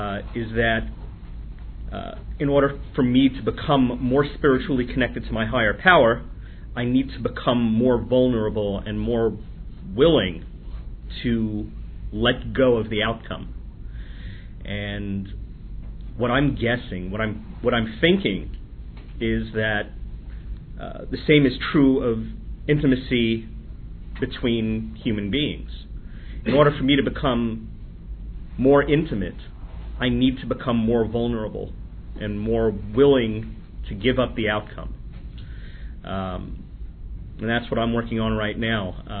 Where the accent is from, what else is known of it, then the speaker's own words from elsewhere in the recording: New Jersey, United States; I'm a sexaholic from New Jersey.